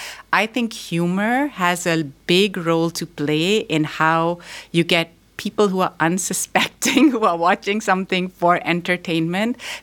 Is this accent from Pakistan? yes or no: yes; Pakistan; now in United States; Their father, I'm from Pakistan, their father's from Ghana.